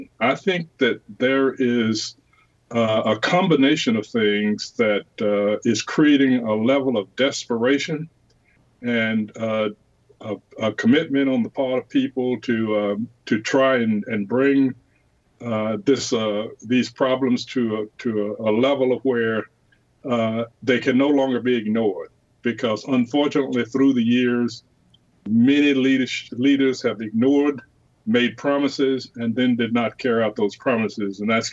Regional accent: Georgia, United States; growing up in the South near the Atlanta area.

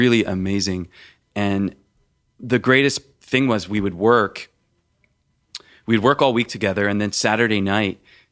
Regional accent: Philadelphia, Pennsylvania, United States; my family, we're from Philadelphia, and we had a butcher shop, and we all worked there

